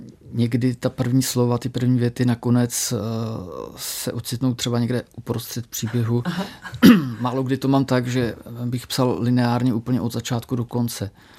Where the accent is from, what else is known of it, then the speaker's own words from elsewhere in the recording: South Bohemian Region, Czechia; Já jsem na venkově vyrůstal, strávil jsem tam dětství v jedné vesničce u Vltavy